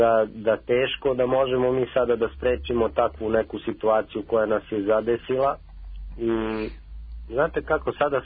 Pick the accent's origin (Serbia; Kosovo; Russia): Serbia; Mi smo svi sa Balkana prilično, da kažem, radikalni. Mi smo Srbi.